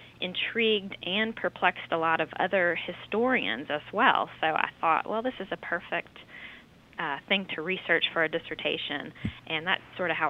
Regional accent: Lexington, Kentucky, United States; I was born and raised in Lexington, and growing up in Kentucky back in the 1980s

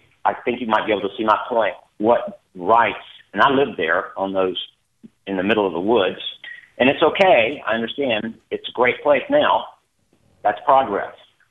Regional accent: Jacksonville, Florida, United States; I grew up on San Pablo Road, where Greenfield Staples was, which is now Queens Harbor. There was 3 square miles of woods, and there were 3 houses there.

